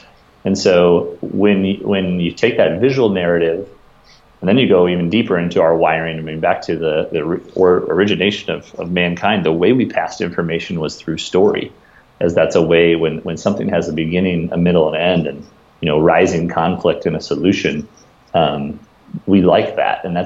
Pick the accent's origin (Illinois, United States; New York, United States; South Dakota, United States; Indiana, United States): South Dakota, United States; Brookings; went to a lady who went to church with us where we grew up in Brookings, South Dakota.